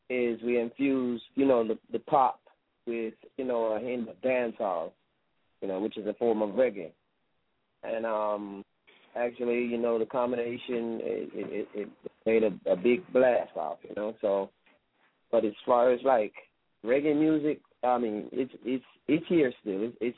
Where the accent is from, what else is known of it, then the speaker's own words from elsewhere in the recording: Florida, United States; born there; No, I was born in Florida. And basically, like, the thing with my thing was, basically, I was always going back and forth to Jamaica.